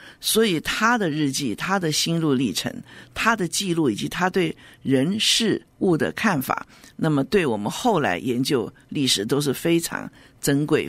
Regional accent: Taiwan; moved away as an adult; now in United States; 那我是在台湾出生，在台湾念了大学，然后到美国来读书。读书之后呢，就回到那个台湾的政治大学教书。后来，这个因缘际会到政府工作了几年，以后又到了美国，就到了斯坦福大学来。

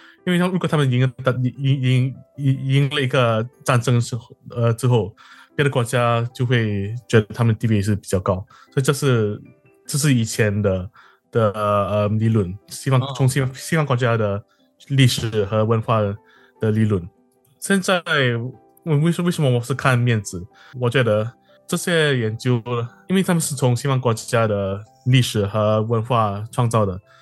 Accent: Singapore; now in United States; 我是来自新加坡，新加坡来的。

